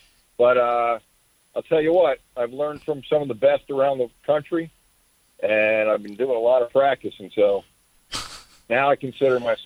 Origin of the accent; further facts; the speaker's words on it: Pennsylvania, United States; I grew up in Northeast Pennsylvania, so it wasn't exactly a barbecue capital of the world.